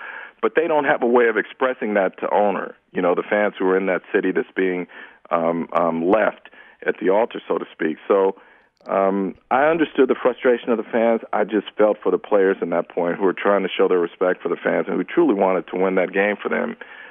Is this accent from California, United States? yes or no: yes; California, United States; I grew up in the Bay Area, and there was such a bond between that community and that team.